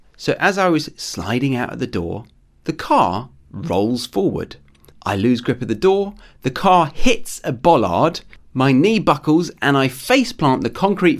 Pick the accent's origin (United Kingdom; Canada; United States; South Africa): United Kingdom; now in Australia; I'm a Brit living abroad in Australia